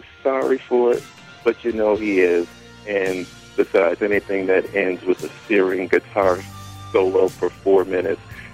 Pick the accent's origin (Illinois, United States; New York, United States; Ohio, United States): Illinois, United States; Chicago; I'm from Chicago.